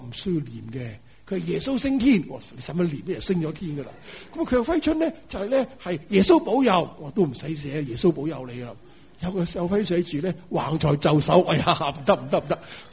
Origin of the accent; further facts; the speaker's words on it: Guangdong, China; 呢、這个我哋广东人个讲法，瞓觉就叫同周公倾计。